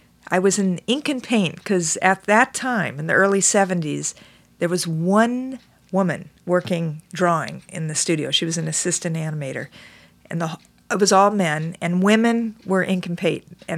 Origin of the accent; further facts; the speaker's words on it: Los Angeles, California, United States; In Los Angeles.